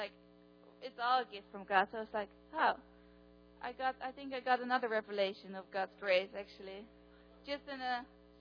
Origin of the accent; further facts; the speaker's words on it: Netherlands; English is a second language; I'm also from the Netherlands.